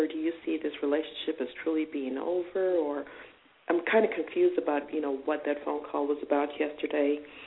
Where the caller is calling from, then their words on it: Michigan, United States; I'm calling from Michigan